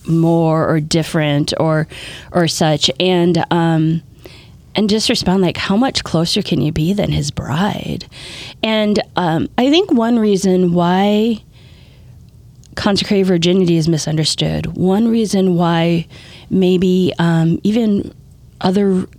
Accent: Nebraska, United States; now in Minnesota, United States; So I'm not originally from Minnesota. I grew up in Nebraska. But just through some of those challenges and things, like Minnesota just became home.

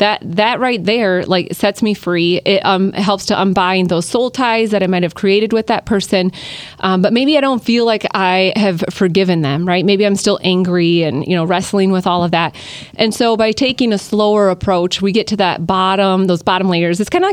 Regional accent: Medford, Wisconsin, United States; So I grew up in Medford, Wisconsin, so home of the Tombstone Pizza.

